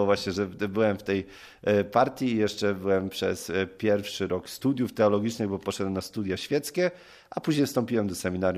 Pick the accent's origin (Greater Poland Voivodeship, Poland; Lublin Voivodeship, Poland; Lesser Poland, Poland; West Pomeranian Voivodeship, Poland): Greater Poland Voivodeship, Poland; Murowana Goślina; Pochodzę z Murowanej Gośliny, właśnie 19 kilometrów na północ od Poznania.